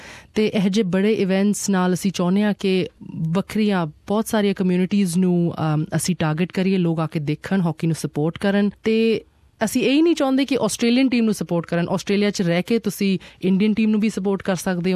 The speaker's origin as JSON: {"language": "Punjabi", "region": "Chandigarh", "country": "India", "moved": "yes", "lives_now": "Australia", "said": "ਮੈਂ ਹੈਗੀ ਹਾਂ ਚੰਡੀਗੜ੍ਹ ਦੀ, ਇੰਡੀਆ ਤੋਂ ਹਾਂ ਅਤੇ ਆਸਟ੍ਰੇਲੀਆ ਮੈਂ ਆਈ ਸੀ ਮਾਰਚ 'ਚ"}